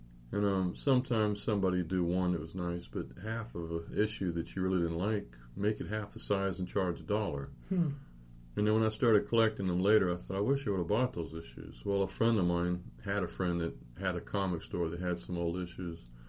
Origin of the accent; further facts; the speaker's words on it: United States; which, you know, as an American, I learned about.